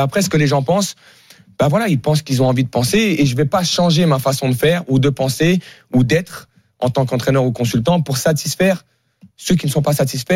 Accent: Paris, Île-de-France, France; born there; Moi, aujourd'hui, je préfère, je suis né à Paris.

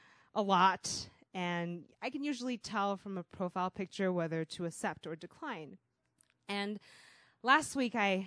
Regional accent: Taiwan; growing up in Taiwan as a Chinese kid

